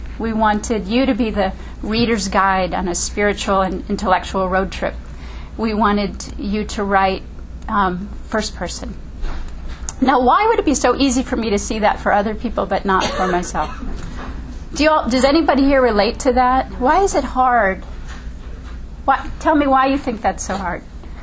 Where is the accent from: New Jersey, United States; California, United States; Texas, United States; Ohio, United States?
Ohio, United States; also born or lived in Wisconsin; Now, I am a tomboy from Ohio and Wisconsin. I have lots of brothers and uncles